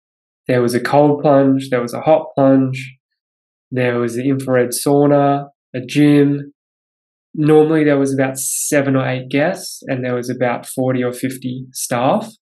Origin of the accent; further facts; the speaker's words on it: Melbourne, Victoria, Australia; now in California, United States; Sarah's from Long Beach, California, and I'm from Melbourne, Australia, and we live in California now.